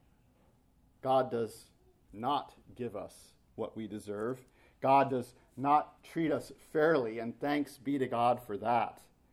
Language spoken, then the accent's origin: English; United States; But oftentimes, as an American, not knowing the language and, well, not exactly fitting